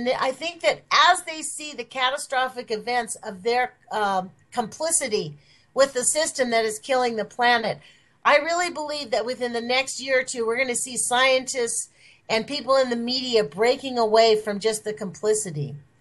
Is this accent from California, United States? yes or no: yes; Los Angeles, California, United States; now in Oregon, United States; You know, L.A. is my home. You know, that's where I'm from. I'm from Los Angeles.